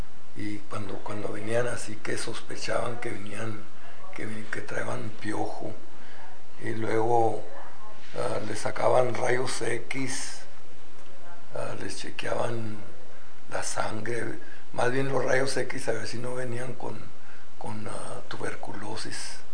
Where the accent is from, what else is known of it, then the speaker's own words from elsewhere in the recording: El Paso, Texas, United States; Nací en El Paso, Texas, enero 22, 1937.